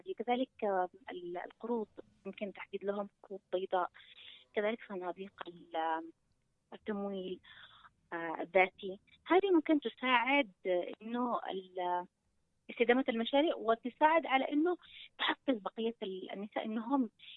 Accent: Taiz, Taiz Governorate, Yemen; ضعف التنسيق أكبر مشكلة عندنا في تعز

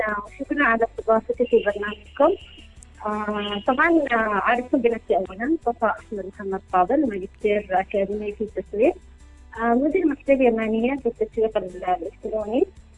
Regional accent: Aden, Yemen; أنا من مواليد عدن وتربيت في عدن وعشت في عدن فترة من الوقت، وبعد أن انتقلنا الثانوية والجامعة انتقلنا لعدعيل.

